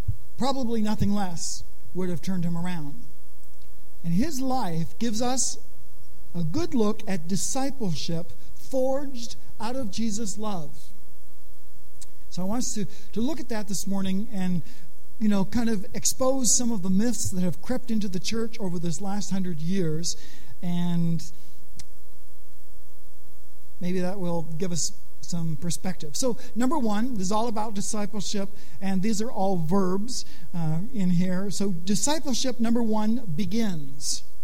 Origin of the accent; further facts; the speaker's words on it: Canada; I say, no, I'm from Canada. F-R-O-M.